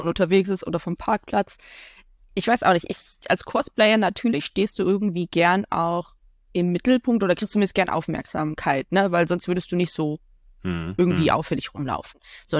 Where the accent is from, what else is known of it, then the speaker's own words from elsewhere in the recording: North Rhine-Westphalia, Germany; Ich komme aus dem Ruhrgebiet, Leute. Da im Ruhrgebiet macht man das so.